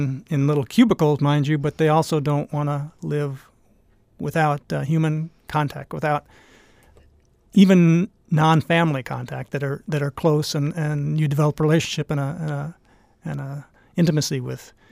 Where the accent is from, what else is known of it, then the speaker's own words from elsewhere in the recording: Kansas City, Missouri, United States; Kansas City.